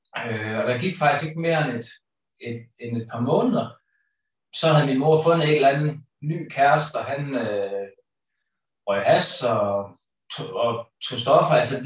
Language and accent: Danish; Holstebro, Central Denmark Region, Denmark; Jeg blev født i 87 på Holstebro Centrale Sygehus.